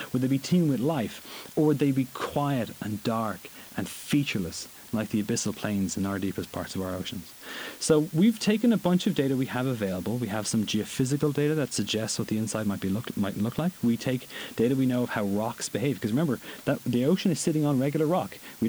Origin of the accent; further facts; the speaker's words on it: Ireland; I come from Ireland, so if you imagine basically Britain and Ireland together